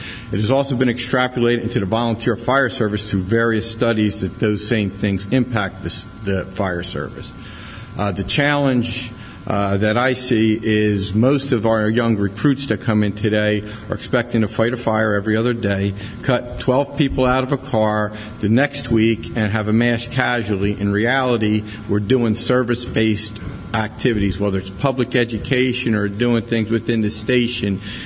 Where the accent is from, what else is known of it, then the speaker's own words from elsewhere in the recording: New Jersey, United States; I'm from New Jersey.